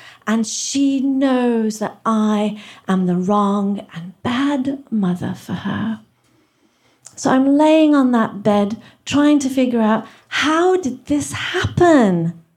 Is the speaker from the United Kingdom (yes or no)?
yes; England, United Kingdom; So when I was growing up in England, I lived with my extended family of 11 people, and we ate in 2 sittings.